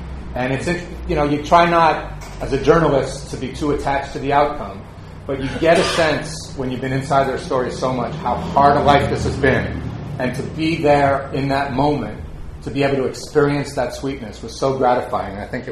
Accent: Great Neck, New York, United States; because we grew up on Long Island in Great Neck

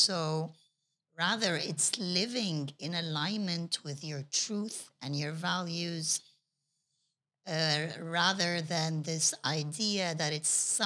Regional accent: Abu Dhabi, United Arab Emirates; I used to live in Abu Dhabi and born and raised in Abu Dhabi, going down the seafood market with my friends.

